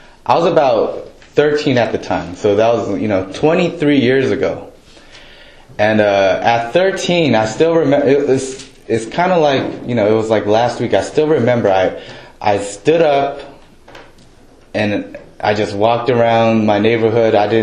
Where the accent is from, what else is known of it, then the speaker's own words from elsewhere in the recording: Los Angeles, California, United States; I grew up in the Los Angeles area, so I was a huge Los Angeles Laker fan.